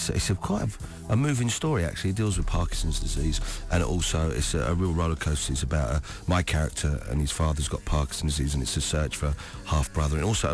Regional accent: Dublin, Leinster, Ireland; and I come from Dublin

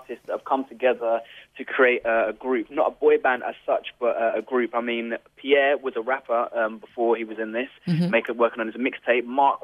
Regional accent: London, United Kingdom; And we come from London.

